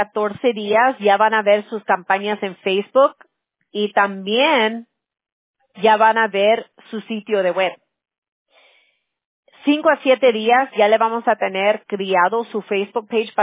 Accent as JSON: {"language": "Spanish", "region": "California", "country": "United States", "said": "Yo soy de California, pero mi abuela materna, ella era española, pero la familia de nosotros de España se emigraron a Cuba. So, por eso yo tengo mucha familia cubana."}